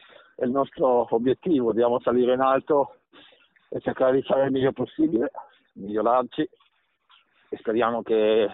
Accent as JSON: {"language": "Italian", "region": "Piedmont", "country": "Italy", "said": "io sono piemontese"}